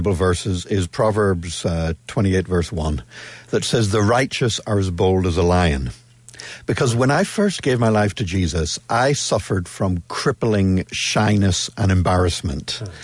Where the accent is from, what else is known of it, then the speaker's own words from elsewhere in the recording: Belfast, Northern Ireland, United Kingdom; now in Drogheda, Ireland; I'm originally from Belfast in the north, but I've been living just outside Drogheda now for over 25 years.